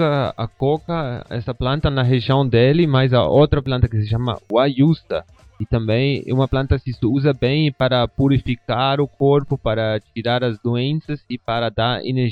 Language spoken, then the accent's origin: Portuguese; Pastaza, Ecuador; Portuguese is a second language; eu venho do Equador, perto de uma cidade que se chama Puyo.